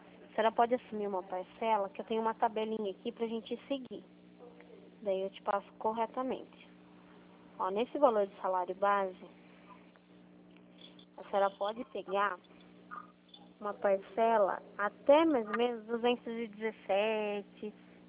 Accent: São Paulo, Brazil; Eu sou aqui do estado de São Paulo.

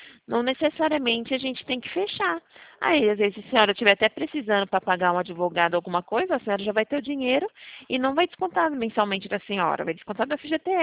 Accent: Araras, São Paulo, Brazil; Eu sou de Araras.

